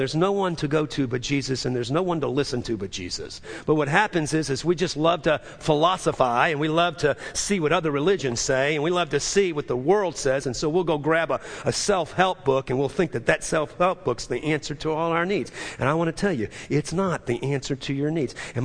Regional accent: Metairie, Louisiana, United States; I was in the kitchen table at 3612 James Drive where I grew up in Metairie, Louisiana.

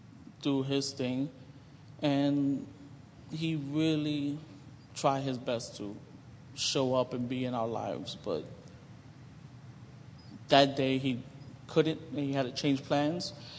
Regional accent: New York, United States; but I'm a New Yorker. I've walked blocks. I've walked streets.

